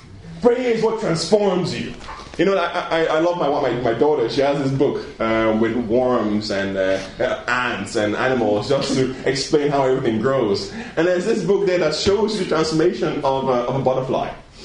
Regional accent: Nigeria; born there; I was born in Nigeria, right?

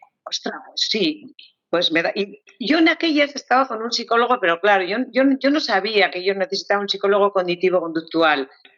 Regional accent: San Sebastián, Basque Country, Spain; De Donosti.

